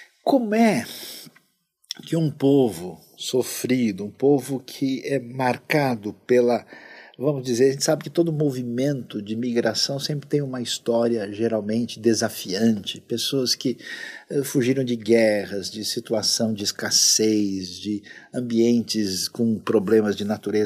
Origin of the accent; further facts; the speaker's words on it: Brazil; nós que somos brasileiros, não tem como a gente não pensar